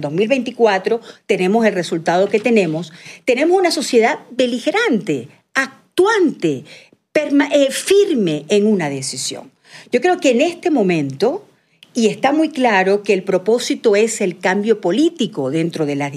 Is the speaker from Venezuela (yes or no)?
yes; Venezuela; Y así somos los venezolanos.